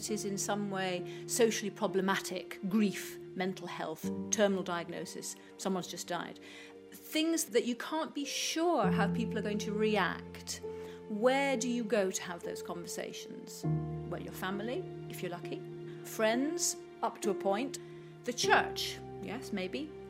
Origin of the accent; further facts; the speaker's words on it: United Kingdom; perhaps as British people, we're not brilliant at showing grief when it's fresh.